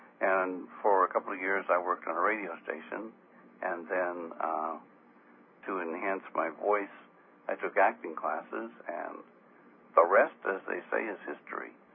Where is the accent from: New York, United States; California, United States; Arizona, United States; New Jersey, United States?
California, United States; Whittier; I grew up not too far from Hollywood in Whittier, California.